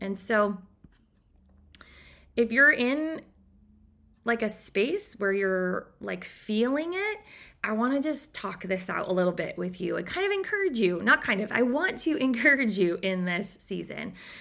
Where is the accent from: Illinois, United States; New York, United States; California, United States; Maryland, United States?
California, United States; So just bear with me on my weakness as a Californian.